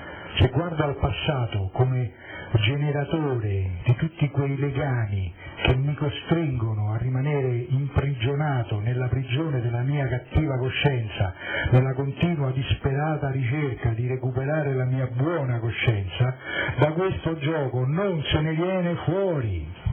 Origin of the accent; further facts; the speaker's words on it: Rome, Lazio, Italy; e io come romano non me l'asciugo con semplicemente tanto sono passati tanti secoli.